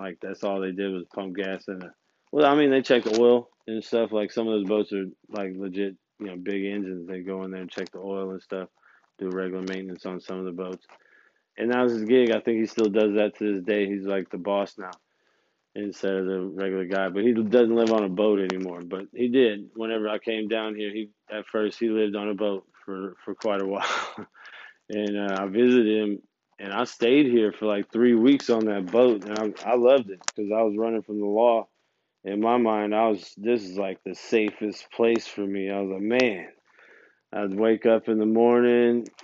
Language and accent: English; Mississippi, United States; I'm like, "I'm from Mississippi. I have no idea what I'm doing."